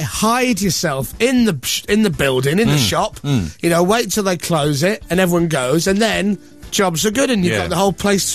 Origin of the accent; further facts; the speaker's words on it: Leeds, Yorkshire and the Humber, United Kingdom; I'm from Leeds.